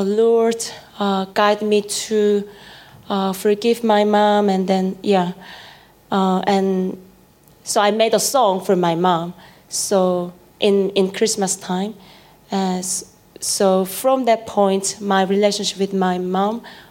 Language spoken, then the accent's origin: English; South Korea; Yeah, I'm from South Korea, yeah.